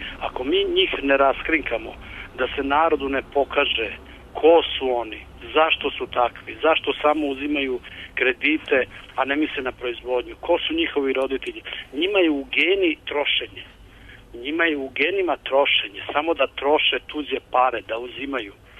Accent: Vranić, Belgrade, Serbia; Ja sam iz Vranić, seljak sam, ja se sa poljoprivredu bavim.

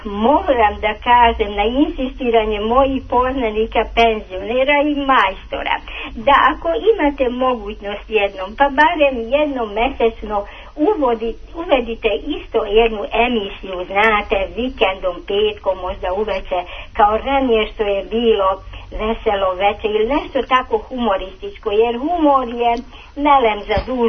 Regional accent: Subotica, Vojvodina, Serbia; born there; A inače sam rodom Subotičanka, samo što je … pa ja sam zato sad ovdje.

